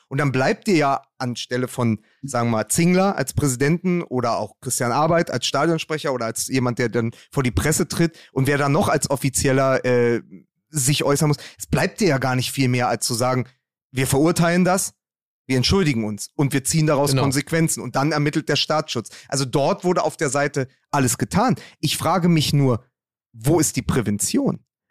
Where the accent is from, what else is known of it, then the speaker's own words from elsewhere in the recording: Spandau, Berlin, Germany; Spandau, hörst du da, wo ich herkomme, da hörst du das immer noch auf den Plätzen.